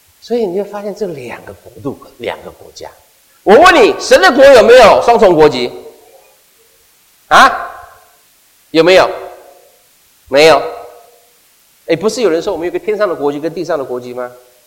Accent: Taiwan; 我从台湾过来的，我台湾的哈有一个特别的权利

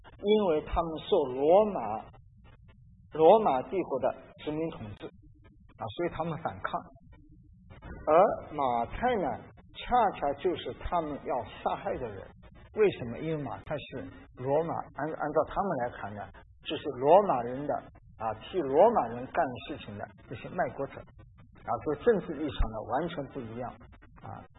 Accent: China; 我就想到我们中国人有一句成语

